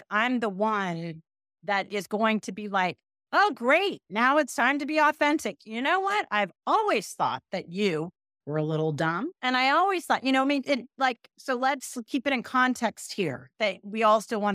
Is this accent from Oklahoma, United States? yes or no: no; Pasadena, California, United States; I'm from Pasadena, California. Everybody thinks I'm from New York. I am not.